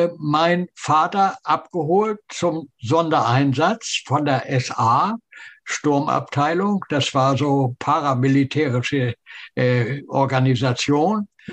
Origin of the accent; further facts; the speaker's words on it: Harburg, Hamburg, Germany; geboren 1931 in Harburg. In Harburg bin ich aufgewachsen, dort auch zur Schule gegangen und bis 1944, mit 13 Jahren, bin ich in die Kinderlandverschickung gekommen.